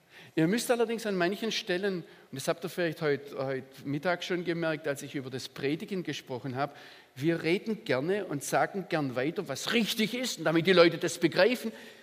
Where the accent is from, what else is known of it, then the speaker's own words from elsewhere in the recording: Germany; Als Deutscher kann ich es als Mensch, als ganz normaler Mann, wie soll ich jemand eifersüchtig machen?